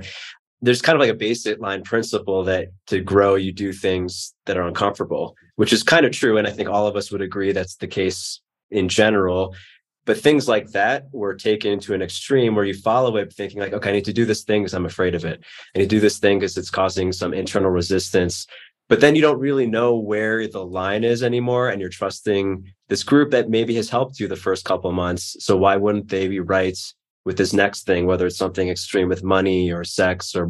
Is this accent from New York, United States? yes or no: yes; New York, United States; But growing up in New York, I just was not used to that.